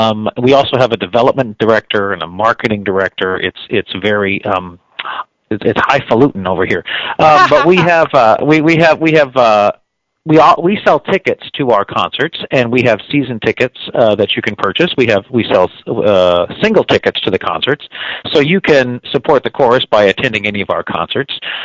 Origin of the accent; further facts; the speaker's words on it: Kansas City, United States; I come from Kansas City, by the way, so everything is up to date there as well.